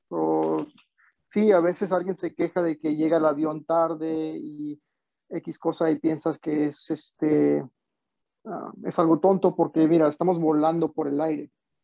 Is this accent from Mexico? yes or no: yes; Guanajuato, Mexico; Y yo soy de Guanajuato, del estado de Guanajuato en México